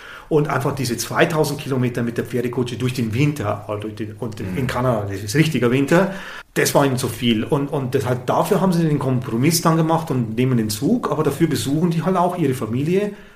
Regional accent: Southern Germany, Germany; ich bin aus Süddeutschland, das heißt, man konnte es irgendwie mehr, also man ist andere Dialekte gewöhnt und ich war öfter in Österreich und in der Schweiz und so

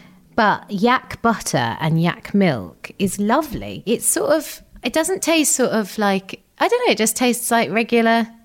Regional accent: Gravesend, South East England, United Kingdom; So we grew up in Kent in Gravesend, now made famous because Laura from Bake Off is also from Gravesend

